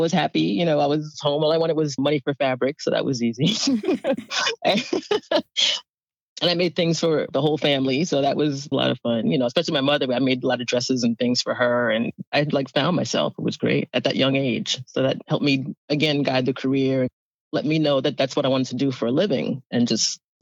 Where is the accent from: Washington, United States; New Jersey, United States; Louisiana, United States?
New Jersey, United States; also born or lived in New York City; I was born in New York City, an area called Spanish Harlem. I'm not sure if it's even called Spanish Harlem anymore, but it's uptown. I was born to my parents and my older brother. At age 7, I moved to New Jersey, and I've been there ever since.